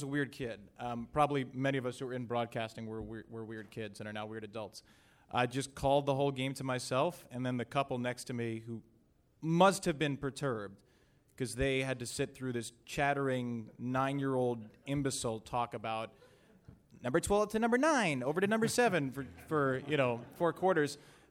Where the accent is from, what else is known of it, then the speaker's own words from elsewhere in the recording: New York, United States; But I grew up on Long Island.